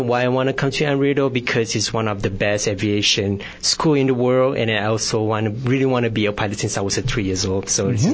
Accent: Kuala Lumpur, Federal Territory of Kuala Lumpur, Malaysia; moved away; I was born and raised in Kuala Lumpur, Malaysia. So I came here in spring 2015 in January

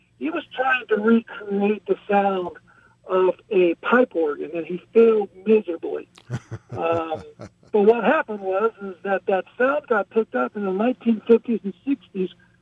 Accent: California, United States; now in Arizona, United States; Well, I came to Arizona in the early 1980s. I grew up in Southern California.

